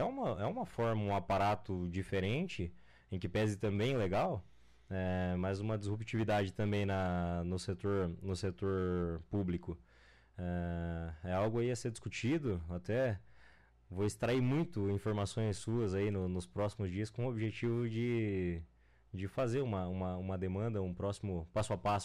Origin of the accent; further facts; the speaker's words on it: Diamante do Oeste, Paraná, Brazil; Minha conterrânea também. Nós somos lá de Diamante do Oeste.